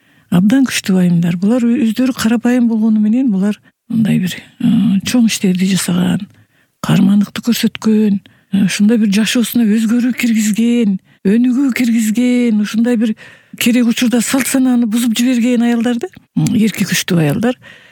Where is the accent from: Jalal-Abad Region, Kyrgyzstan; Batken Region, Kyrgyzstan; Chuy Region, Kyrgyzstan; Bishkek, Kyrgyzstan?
Batken Region, Kyrgyzstan; Kara-Bulak; Мен Баткен районунун Кара Булак айылында төрөлүп чоңойгонмун.